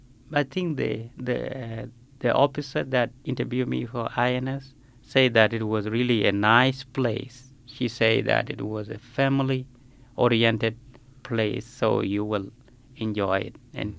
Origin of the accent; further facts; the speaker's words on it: Sudan; now in United States; But I always say I'm an American, but originally from Sudan.